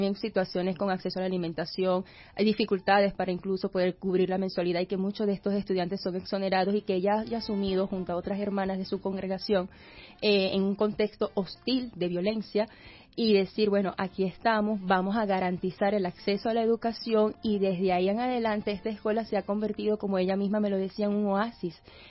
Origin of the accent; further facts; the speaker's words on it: Maracaibo, Zulia, Venezuela; now in Caracas, Venezuela; hace aproximadamente un año cuando llegué aquí a Caracas. Yo vengo de Maracaibo.